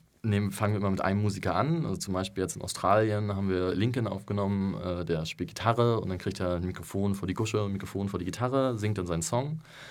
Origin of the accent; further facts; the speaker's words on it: Rostock, Mecklenburg-Vorpommern, Germany; Ich komme zwar aus Rostock, also von der Küste